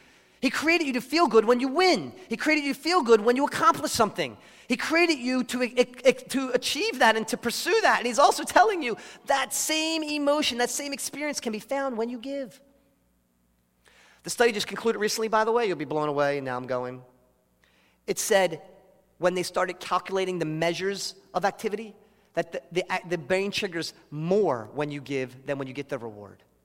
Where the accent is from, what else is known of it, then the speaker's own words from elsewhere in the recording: United States; Because we're American, because we're stubborn, because it's hard, because we're taught differently.